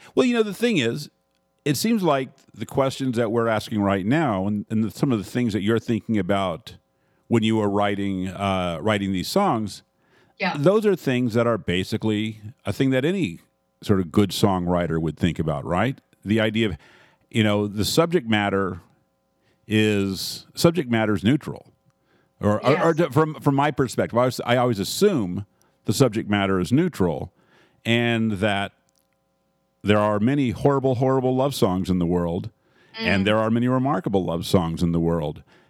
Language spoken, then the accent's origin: English; Houston, Texas, United States; certainly growing up in Houston didn't grow up with knowing what chestnuts were.